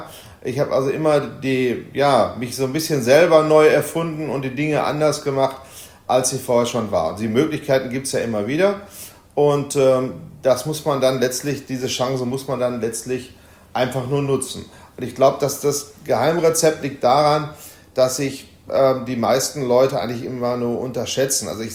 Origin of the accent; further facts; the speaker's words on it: Essen, North Rhine-Westphalia, Germany; in meiner Heimatstadt Essen